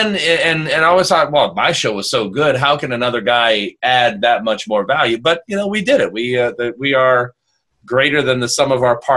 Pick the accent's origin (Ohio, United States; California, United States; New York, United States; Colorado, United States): Ohio, United States; I grew up in Ohio, went to school in Cincinnati.